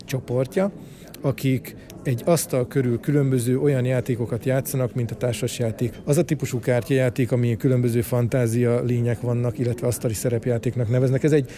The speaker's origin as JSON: {"language": "Hungarian", "town": "Miskolc", "region": "Borsod-Abaúj-Zemplén", "country": "Hungary", "tie": "born or raised there", "also_born_or_lived": "Tiszaújváros", "said": "én Miskolcon születtem, Tiszaújvárosban éltem, Miskolcon tanultam, majd innen kerültem el, és kerültem vissza nem régen."}